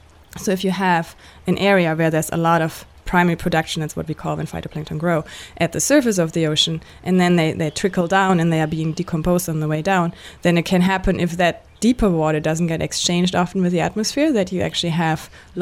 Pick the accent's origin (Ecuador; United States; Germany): Germany; So I grew up in Germany.